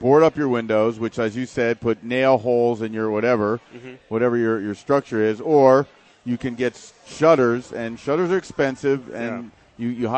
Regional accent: Miami, Florida, United States; But quite honestly, I grew up in Miami. If you don't speak Spanish, you're hosed.

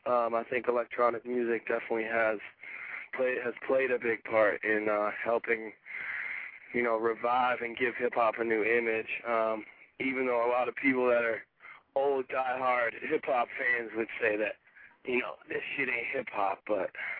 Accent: Boston, Massachusetts, United States; from Boston. Rapper, songwriter, singer, producer.

